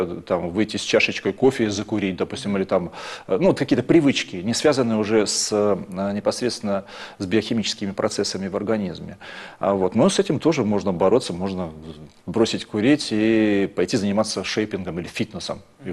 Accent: Georgia; Я сам грузин, и не представляю себе, что такое застолье без каких-то добрых слов, без тостов.

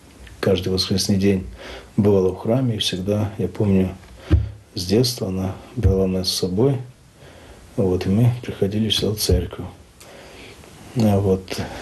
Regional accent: Ilnyk, Lviv Oblast, Ukraine; moved away as an adult; now in Penza, Russia; Я сам родом с Украины, со Львовской области. Есть такое село Ильник, в котором я родился, вырос. С него же поступил в институт в 88 году. В 93 году закончил и переехал в Пензу.

